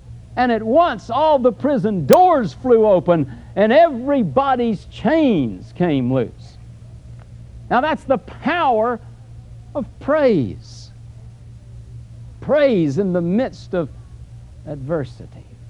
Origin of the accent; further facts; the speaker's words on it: Vero Beach, Florida, United States; Jackie and I grew up together in Vero Beach.